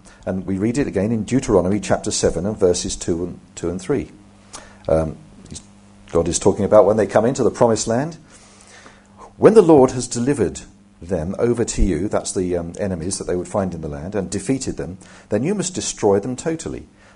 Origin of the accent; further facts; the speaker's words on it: South East England, United Kingdom; Incidentally, I grew up in Hampshire, just like the actress, so I know it's all true.